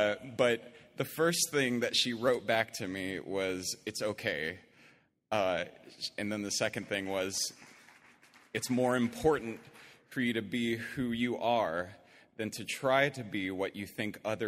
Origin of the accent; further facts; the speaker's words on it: Niceville, Florida, United States; I grew up in Niceville, Florida, which, if you're not familiar, is right below Alabama.